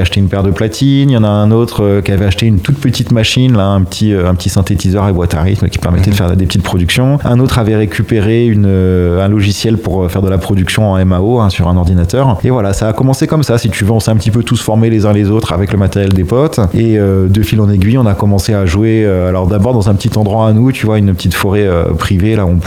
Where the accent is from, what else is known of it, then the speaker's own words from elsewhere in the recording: Caen, Normandy, France; moi je suis originaire de Caen, mes camarades aussi, dans le Factory Crew